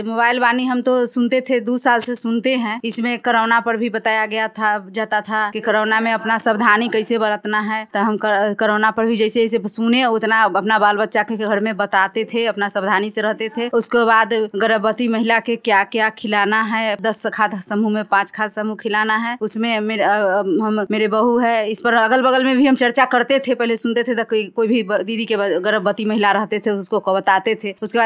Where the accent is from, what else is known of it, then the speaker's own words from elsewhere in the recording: Bihar, India; मैं सुस्ता पंचायत से हूं।